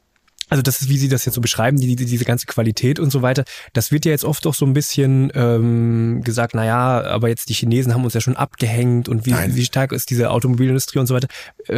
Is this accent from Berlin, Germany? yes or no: yes; Berlin, Germany; was ich mir so als Berliner nicht vorstellen. Wir haben ja hier keinerlei Industrie